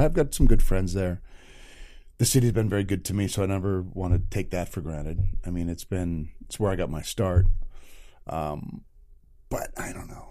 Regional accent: Minot, North Dakota, United States; I'm from Minot, which is like on the other side of the state.

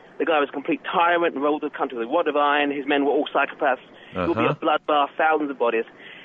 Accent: United Kingdom; now in United States; I'm actually a Brit, but I live over here now

